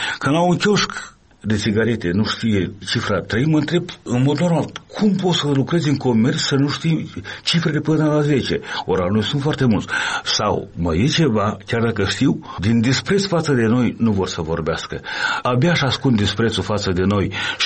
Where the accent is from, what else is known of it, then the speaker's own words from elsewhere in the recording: Moldova; Să ajungi la Bălți, din satul meu, este cam o culme a disperării.